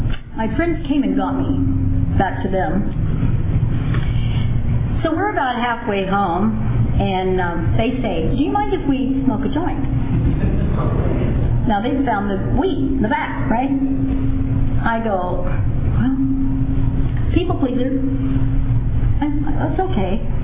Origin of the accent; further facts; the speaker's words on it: Visalia, California, United States; I'm an alcoholic, I'm from Visalia. Because I was from out of town.